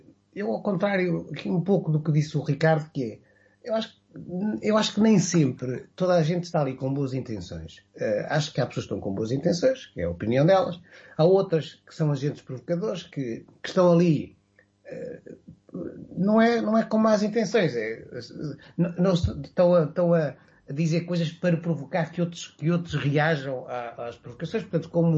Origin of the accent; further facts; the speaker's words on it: Viseu, Centro, Portugal; não sou ilhavense, não sou aveirense, não sou distrito de Aveiro, sou beirão, sou de Viseu. Portanto, estou aqui há 30 e poucos anos